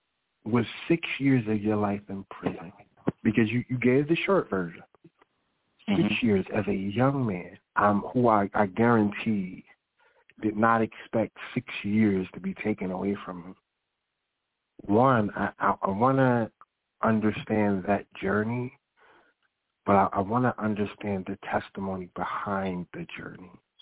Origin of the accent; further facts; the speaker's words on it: Sylvania, Georgia, United States; All right, now my family, I'm from Sylvania, Georgia, not Savannah, Sylvania, Georgia.